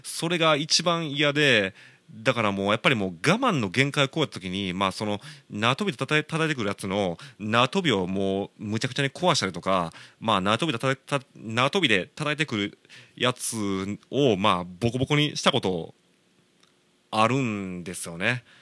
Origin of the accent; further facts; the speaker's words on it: Shiga, Japan; also born or lived in Osaka; 僕大阪生まれなんですけど、いろいろ事情があって、まあ、4歳の頃に滋賀に引っ越してるわけなんですけど